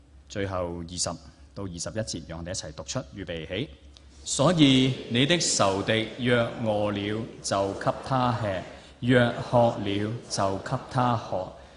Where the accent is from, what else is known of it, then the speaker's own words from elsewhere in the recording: Hong Kong; 我作为牧师，作为香港人。